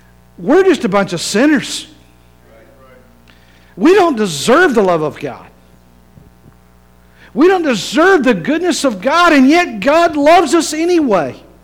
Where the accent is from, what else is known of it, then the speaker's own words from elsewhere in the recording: West Virginia, United States; I grew up in West Virginia. I like mountains.